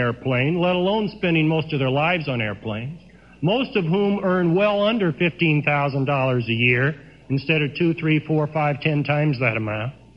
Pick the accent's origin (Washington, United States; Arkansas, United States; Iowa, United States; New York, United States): Iowa, United States; a congressional primary race in the state of Iowa, my home state, where I spent 6 months talking to some sampling of 480,000 people out there